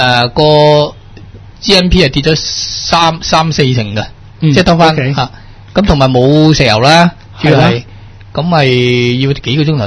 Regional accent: Hong Kong; 即係我哋香港人都係啦，唔用膠袋咁

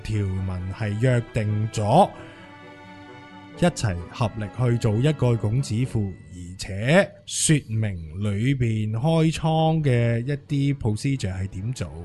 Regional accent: China; 我哋中国人都好精叻嘅

